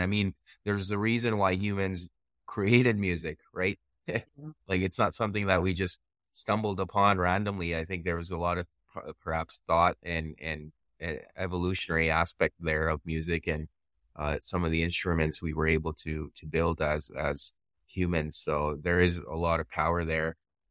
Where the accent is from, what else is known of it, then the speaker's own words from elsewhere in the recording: Montreal, Quebec, Canada; now in Calgary, Canada; I came back from Montreal yesterday. I was there visiting, but I'm there quite frequently because my family's there and that's where I grew up. But I'm in Calgary.